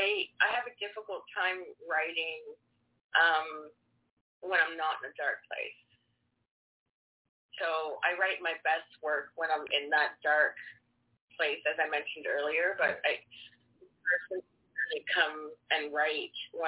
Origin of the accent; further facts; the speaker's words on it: Canada; once I opened my mouth, they hear the A, and so they know I'm from Canada.